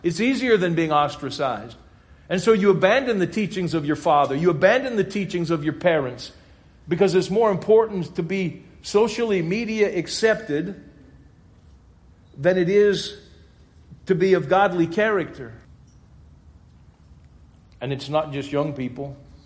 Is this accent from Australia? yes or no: no; Louisiana, United States; I grew up in South Louisiana. South Louisiana, still over 70% Roman Catholic.